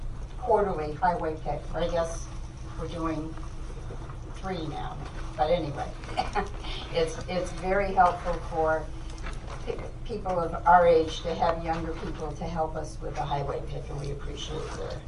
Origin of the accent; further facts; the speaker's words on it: Hillsboro, United States; Good evening … I'm from Hillsboro.